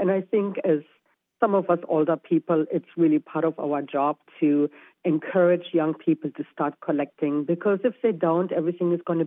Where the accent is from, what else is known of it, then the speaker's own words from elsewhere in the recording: Germany; So yeah, I'm from Germany and we actually don't have Halloween.